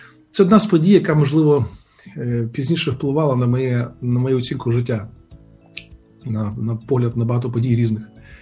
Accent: Thuringia, Germany; Мій батько був військовий, я виріс в Німеччині біля міста Ваймар, біля концтабору Бухенвальд. І фактично все дитинство пройшло моє на військовому полігоні.

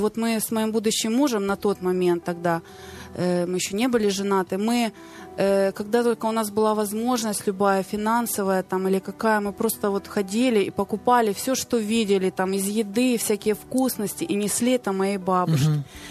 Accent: Kyiv, Ukraine; я родилась, виросла в Києві, и мой подростковый возраст, как раз вот этот от 12 до и так далее, как раз пришел в 90-е годы

